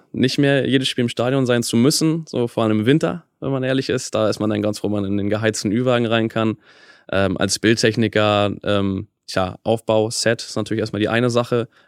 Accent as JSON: {"language": "German", "region": "Schleswig-Holstein", "country": "Germany", "said": "weil ich komme aus Schleswig-Holstein ursprünglich"}